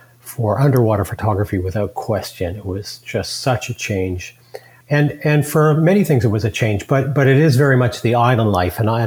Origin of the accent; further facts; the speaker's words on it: New Brunswick, Canada; also born or lived in Nova Scotia; I grew up in the next province over called New Brunswick, which is a bit smaller as far as population. But I've lived in Nova Scotia, you know, a few times. And I actually lived in the Caribbean for almost 6 years too. I lived in the Bahamas for a while.